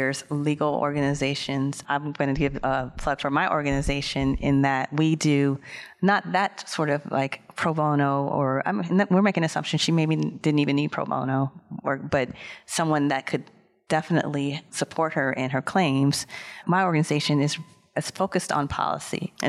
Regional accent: Los Angeles, California, United States; I saw a lot growing up in Los Angeles in the height of gang activity and the Reaganomics

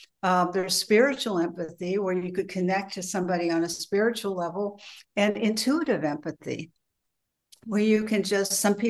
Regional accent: Beverly Hills, California, United States; I was brought up in Beverly Hills.

